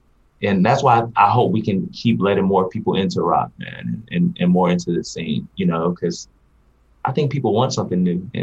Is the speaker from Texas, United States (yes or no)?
yes; Texas, United States; I grew up in Texas and Black people, we've always loved her.